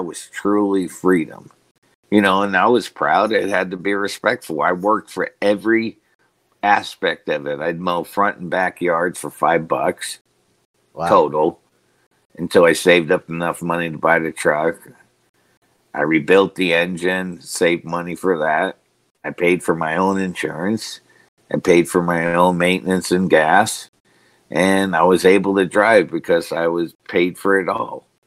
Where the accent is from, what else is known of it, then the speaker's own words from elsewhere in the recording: New York, United States; But growing up in New York, it was just a normal kid.